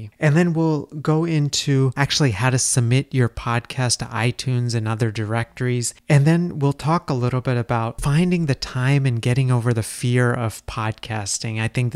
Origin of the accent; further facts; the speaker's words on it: Texas, United States; which made me so happy, you know, being and growing up in Texas. It reminded me of that home.